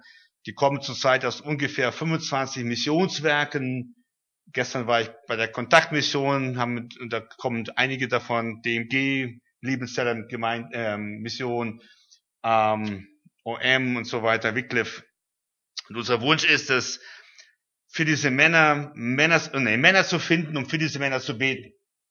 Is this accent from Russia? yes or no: yes; Russia; also born or lived in Kyrgyzstan; Ich bin in Russland geboren, aufgewachsen, habe 15 Jahre dort gelebt, meine Kinder dort verbracht in Kirgisistan.